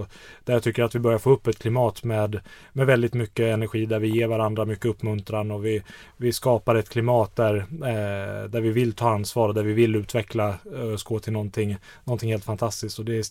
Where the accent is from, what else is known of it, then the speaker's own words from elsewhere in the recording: Sweden; Nej, det är väl lite tufft med klimatet där just nu som svensk.